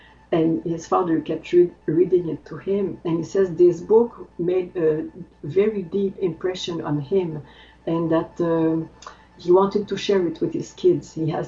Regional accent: Quebec, Canada; first language French; English is a second language; it was in French because I come from the French part of Canada, in Quebec, as the accent will tell you.

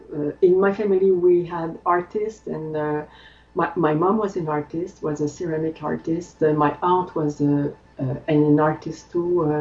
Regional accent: Quebec, Canada; first language French; English is a second language; it was in French because I come from the French part of Canada, in Quebec, as the accent will tell you.

